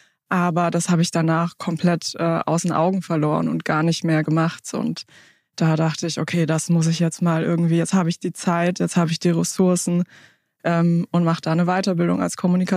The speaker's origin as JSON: {"language": "German", "region": "Hesse", "country": "Germany", "tie": "born or raised there", "said": "Ja, ich bin 38 Jahre alt, bin gebürtig aus Hessen. Mein Vater kommt aus Kenia, ist mit 21 Jahren nach Deutschland gekommen"}